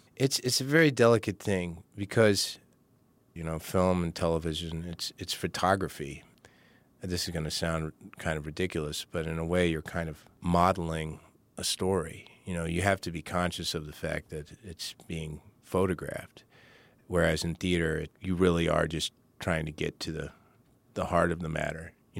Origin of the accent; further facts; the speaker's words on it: Kentucky, United States; when I tell people I'm from Kentucky, everybody always sounds so surprised because they don't hear a Southern accent. And I say, well, you know, I've lived all over the place.